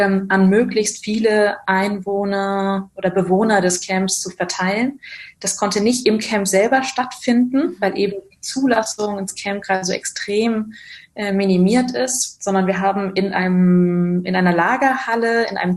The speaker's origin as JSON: {"language": "German", "town": "Barcelona", "region": "Catalonia", "country": "Spain", "tie": "born or raised there", "second_language": "German", "moved": "as an adult", "lives_now": "Berlin, Germany", "said": "das hast du schon gesagt. Ich bin in Barcelona geboren und aufgewachsen, lebe jetzt seit 8 Jahren in Berlin"}